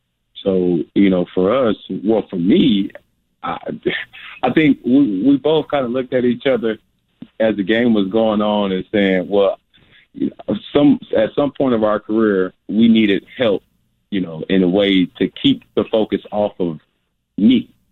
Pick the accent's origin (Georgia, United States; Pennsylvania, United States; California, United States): Georgia, United States; Atlanta; And, you know, in my life, growing up in Atlanta, Georgia, by way of College Park, you know, that's just expected.